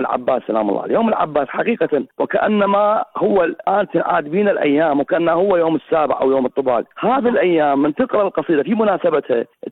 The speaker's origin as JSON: {"language": "Arabic", "town": "Najaf", "region": "Najaf Governorate", "country": "Iraq", "said": "إحنا بالنجف دائما نركز على الأمور التربوية الاجتماعية سياسية"}